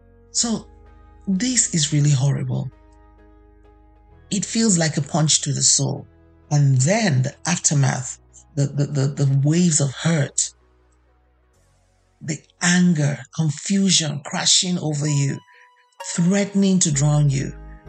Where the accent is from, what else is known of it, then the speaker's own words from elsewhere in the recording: Nigeria; And as a Nigerian, when the new year comes, we always want to say Happy New Year.